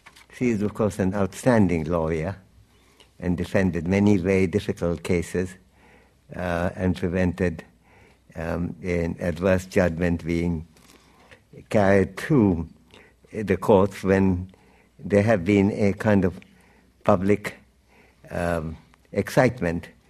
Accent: India; It's in some ways, as an Indian, and there are many Indians here, I can say that, we have a much easier situation.

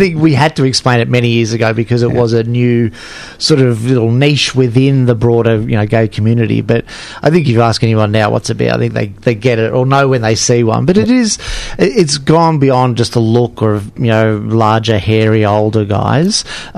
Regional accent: Melbourne, Victoria, Australia; So I'm born and raised in Melbourne and been here all my life. We've done some stints overseas and up in Sunshine Coast in Queensland, but pretty much, you know, Melbourne is home.

